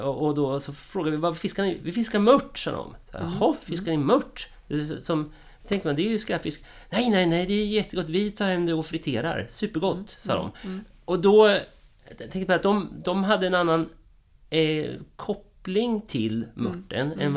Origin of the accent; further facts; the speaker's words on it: Gamleby, Kalmar County, Sweden; born there; jag är född på Östersjön i Gamleby som ligger norr om Västervik.